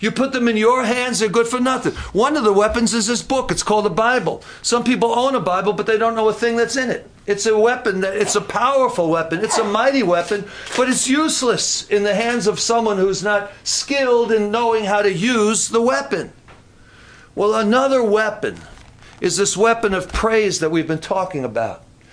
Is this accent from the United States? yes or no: yes; New York City, New York, United States; I grew up in New York City. We don't hunt in New York City. I didn't grow up here in the woods where they go shoot deer and they do this and that.